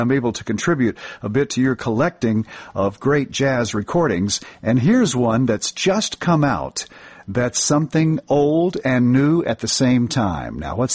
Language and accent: English; New Jersey, United States; I'm the guy from New Jersey that works in a library that orders music for our library.